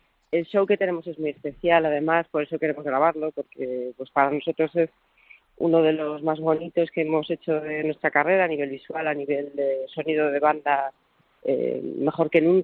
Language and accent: Spanish; Aragon, Spain; Como somos como buenos maños, somos, como sabes, tozudos.